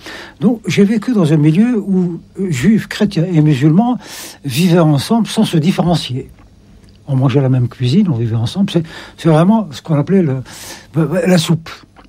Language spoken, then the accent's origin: French; Algeria; now in France; Je suis algérien en Algérie, et je suis français en France. Maintenant que j'ai la nationalité française, je me revendique comme français.